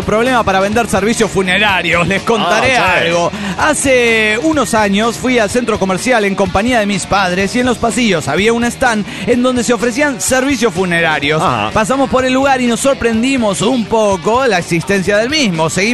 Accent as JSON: {"language": "Spanish", "region": "Mexico City", "country": "Mexico", "said": "del DF mexicano."}